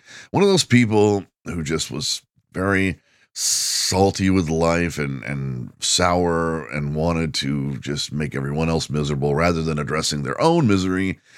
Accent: The Woodlands, Texas, United States; Plus, I grew up in the Woodlands.

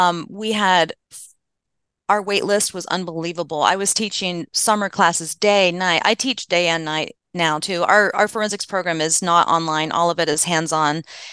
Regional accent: Ohio, United States; And I really realize I grew up in Ohio, in a farm community, Ohio, and my parents just love Jesus.

